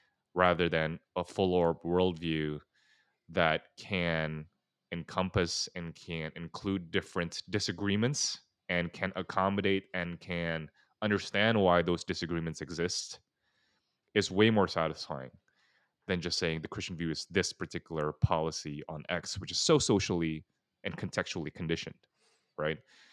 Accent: Singapore; also born or lived in Indonesia; now in United States; I mean, I growing up in Singapore and then Indonesia.

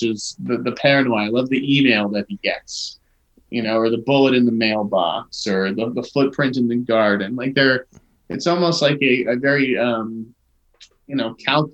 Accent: Boston, Massachusetts, United States; I don't have a gun, but I would chase after somebody with a golf club. I'm from Boston, after all.

